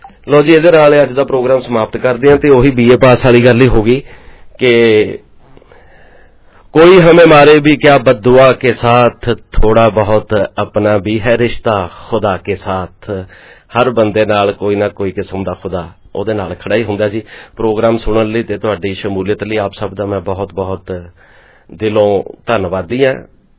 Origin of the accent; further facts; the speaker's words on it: Punjab, India; now in Jalandhar, India; ਮੇਰਾ ਪਿੰਡ ਮਾਨਸਾ ਜ਼ਿਲ੍ਹੇ ਚ ਆ ਜੀ, ਮੇਰਾ ਪਿੰਡ … ਦੇ ਪਿੰਡ ਤੇ ਸਾਡੇ ਪਿੰਡ ਬਸ ਵਿਚਾਲੀ ਸੜਕ ਹੈ। ਨਾ ਬਾਈ ਜੀ, ਮੈਂ ਜਲੰਧਰ ਹੁੰਦਾ ਜੀ।